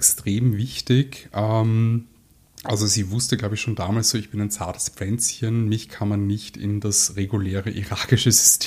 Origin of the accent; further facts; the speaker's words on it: Vienna, Austria; born there; ich bin halt hier in Wien geboren